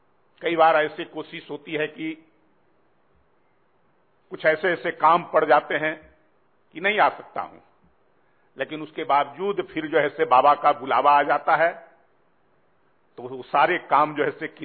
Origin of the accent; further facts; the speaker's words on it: Bihar, India; मैं नालंदा जिले से आता हूं